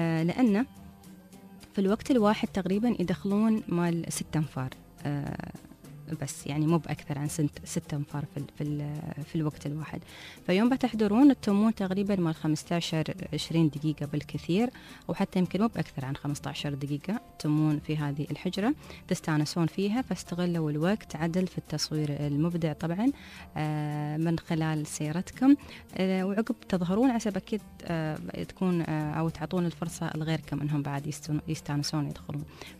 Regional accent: United Arab Emirates

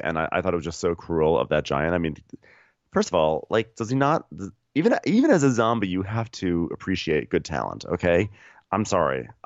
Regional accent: New York, United States; accent: New York; It's probably my New York accent.

